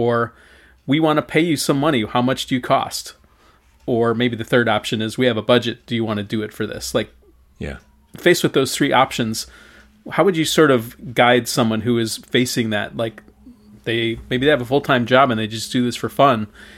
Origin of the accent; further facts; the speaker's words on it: Chicago, Illinois, United States; Yep, grew up in Chicago, but with a Wisconsin dad and family.